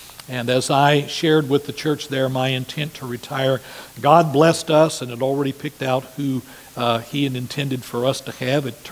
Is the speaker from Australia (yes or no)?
no; Shinnston, West Virginia, United States; from where I grew up in Shinston, West Virginia, Harrison County